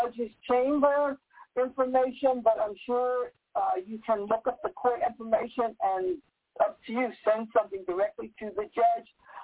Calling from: New York, United States; because I'm calling from New York

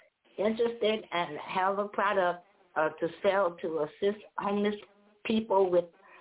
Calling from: Chicago, Illinois, United States

